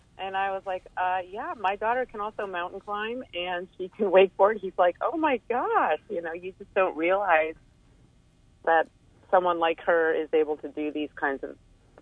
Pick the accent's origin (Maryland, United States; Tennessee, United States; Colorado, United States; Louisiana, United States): Colorado, United States; Aspen; now in Seattle, United States; Well, my story, I live in Seattle, Washington, and I grew up in Aspen